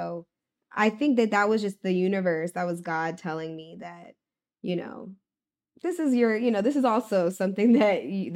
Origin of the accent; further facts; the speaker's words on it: Washington, District of Columbia, United States; So I'm from Washington, D.C.